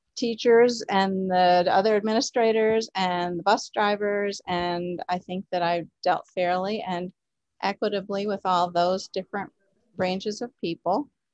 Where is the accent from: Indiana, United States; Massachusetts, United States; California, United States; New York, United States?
New York, United States; I grew up in New York. Our family had a summer home here, which is the house that we now live in.